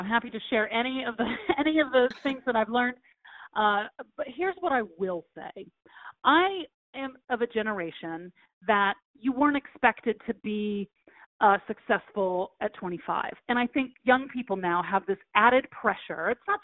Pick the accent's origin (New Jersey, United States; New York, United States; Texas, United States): Texas, United States; now in Los Angeles, United States; I'm from Texas and I went to University of Florida and I came out here